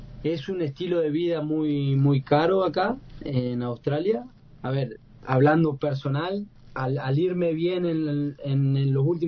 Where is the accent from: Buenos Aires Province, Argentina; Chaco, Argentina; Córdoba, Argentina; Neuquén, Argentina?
Córdoba, Argentina; also born or lived in Carlos Paz / Porteña; Nací en Córdoba Capital, en barrio Alberdi. Después estuve un tiempo viviendo en barrio Don Bosco.